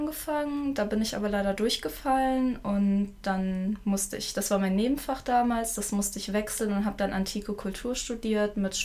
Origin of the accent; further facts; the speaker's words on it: Düsseldorf, North Rhine-Westphalia, Germany; Nee, ich bin in Düsseldorf geboren und aufgewachsen.